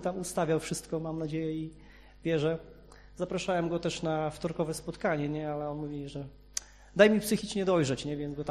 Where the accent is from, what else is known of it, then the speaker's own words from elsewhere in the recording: Kętrzyn, Warmian-Masurian Voivodeship, Poland; jestem z Kętrzyna i chciałbym z wami się w ogóle